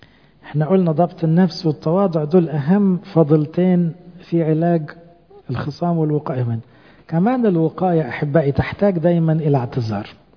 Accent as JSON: {"language": "Arabic", "country": "Egypt", "said": "والحمد لله احنا كمصريين فنانين في دي"}